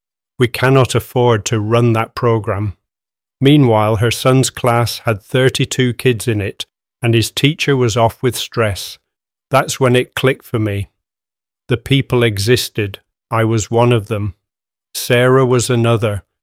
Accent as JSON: {"language": "English", "town": "Middleton", "region": "North West England", "country": "United Kingdom", "tie": "born or raised there", "said": "I'm 28. I grew up in Middleton, been living in the same terraced house since I was 12 when my nan took me in after my parents split."}